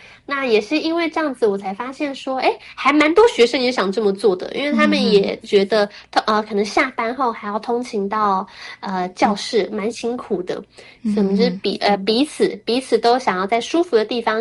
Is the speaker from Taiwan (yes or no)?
yes; Taiwan; 我们投胎成为台湾人就是一大幸运，我们会说中文就是一大优势